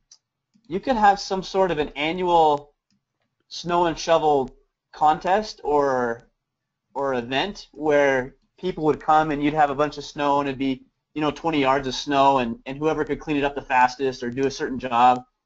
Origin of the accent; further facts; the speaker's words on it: United States; I'm pretty conservative and I'm an American and my values match that.